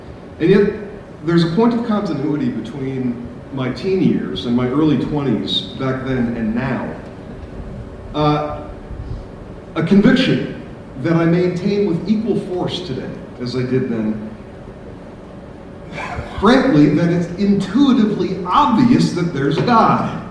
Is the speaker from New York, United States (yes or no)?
yes; New York, United States; I grew up in New York and was hanging out with my friends.